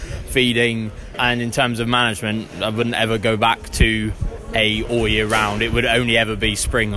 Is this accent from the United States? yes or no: no; South West England, United Kingdom; from Devon, mid-Devon, I should say.